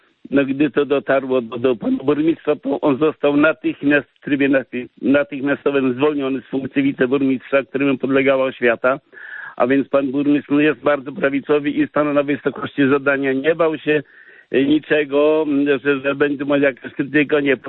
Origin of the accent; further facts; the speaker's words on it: Kościerzyna, Pomeranian Voivodeship, Poland; I ja jestem dumny z tego, że jestem kościelakiem Kaszubą z Kiewiej Kości